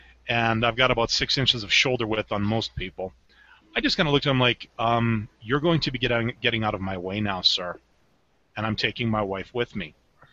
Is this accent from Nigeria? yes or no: no; Canada; And I'm Canadian, you know, give me a break.